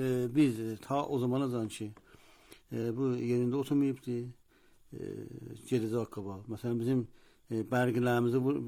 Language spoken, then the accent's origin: Azerbaijani; Iran; bugün iftiharımız budur ki, biz İranlıyıq